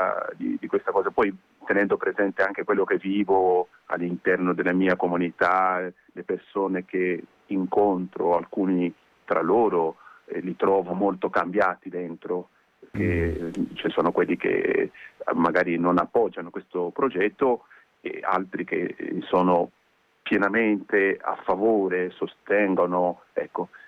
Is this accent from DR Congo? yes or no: yes; DR Congo; now in Italy; Io vengo dal Congo, Repubblica Democratica del Congo.